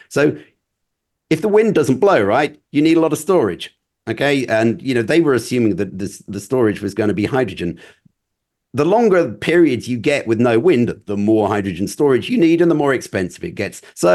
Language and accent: English; United Kingdom; we're British